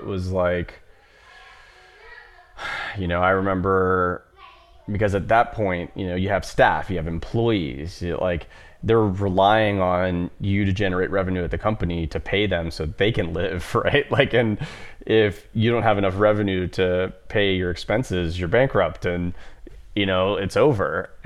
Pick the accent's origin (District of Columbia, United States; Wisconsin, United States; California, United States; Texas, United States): District of Columbia, United States; Washington; because I grew up in the Washington, D.C. metro area